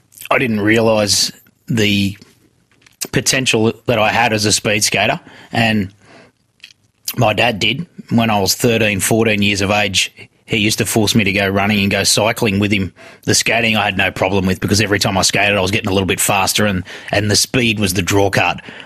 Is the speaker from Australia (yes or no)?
yes; Lamia, New South Wales, Australia; I grew up in Western Sydney, a suburb called Lamia.